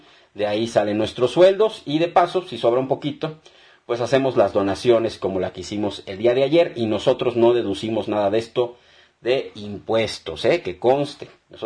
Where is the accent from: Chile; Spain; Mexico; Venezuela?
Mexico; nosotros como mexicanos tenemos esa responsabilidad tan grande de sacar adelante a nuestro país a pesar de todo